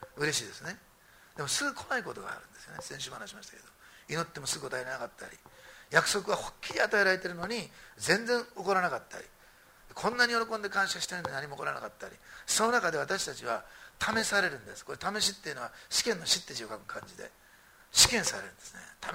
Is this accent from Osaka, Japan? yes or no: yes; Osaka, Japan; born there; で私は大阪生まれなんですけど、大阪はすごくせっかちな街なんです。